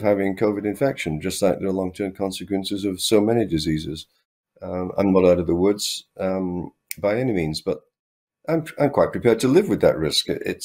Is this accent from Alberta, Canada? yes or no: yes; Alberta, Canada; And just speaking as an Albertan now